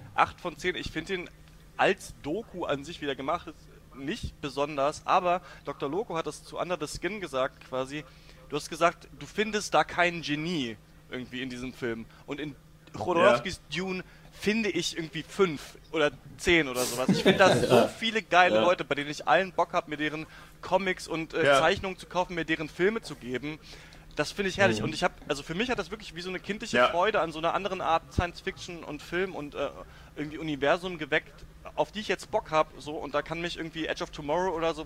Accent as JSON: {"language": "German", "country": "Germany", "tie": "born or raised there", "also_born_or_lived": "Hameln, Lower Saxony"}